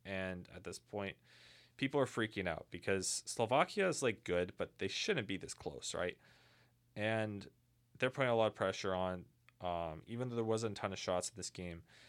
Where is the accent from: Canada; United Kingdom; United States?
Canada; I mean, as a Canadian, obviously.